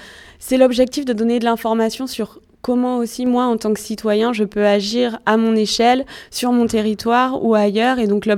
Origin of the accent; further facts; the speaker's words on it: Nouvelle-Aquitaine, France; moved away as an adult; now in Hauts-de-France, France; vous interviewez la mauvaise personne puisque je suis là que depuis janvier. En Hauts-de-France, je viens de Nouvelle-Aquitaine.